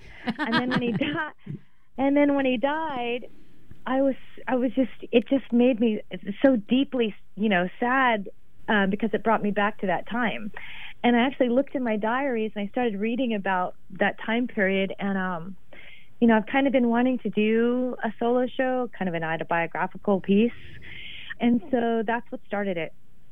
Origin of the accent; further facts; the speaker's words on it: Beaverton, Oregon, United States; my time that was of growing up in Beaverton, Oregon, actually, I watched a lot of MTV.